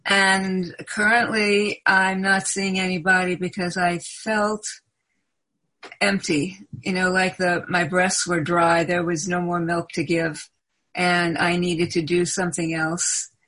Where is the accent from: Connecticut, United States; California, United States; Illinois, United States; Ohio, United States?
California, United States; Carmel; I'm from Carmel, California, which is a couple of hours south of San Francisco on the coast.